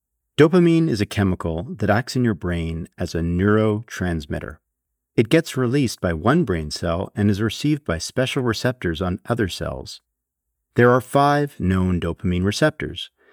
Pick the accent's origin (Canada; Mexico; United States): Canada; I'm a Canadian writer, internet entrepreneur, and mental health advocate based at the University of Toronto.